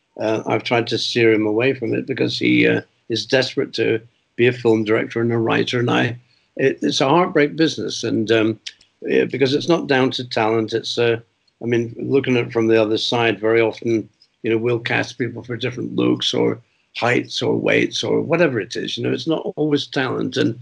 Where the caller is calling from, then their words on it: Serbia; what about your trips maybe in Eastern Europe, since I'm writing from Serbia?